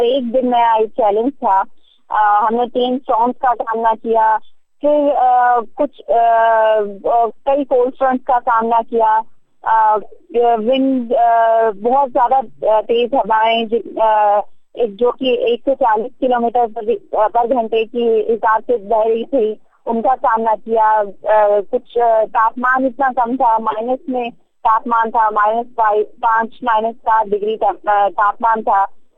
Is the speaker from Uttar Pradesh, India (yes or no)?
no; Himachal Pradesh, India; जब हम छोटे थे, मैं हिमाचल से बिलोंग करती हूँ